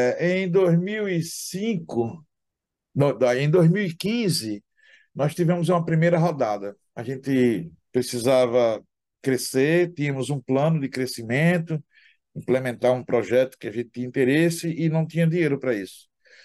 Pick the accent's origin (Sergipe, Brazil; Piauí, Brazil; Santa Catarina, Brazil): Sergipe, Brazil; Aracaju; moved away as an adult; eu sou de Aracaju, Sergipe, né? A pouca gente sabe, mas eu sou de Aracaju, ninguém é perfeito, né?